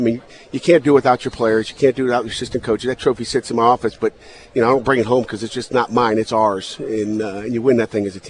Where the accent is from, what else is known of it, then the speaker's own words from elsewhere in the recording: New Haven, Connecticut, United States; born there; I was born in Connecticut, you know, born in New Haven, and when he was at Yale.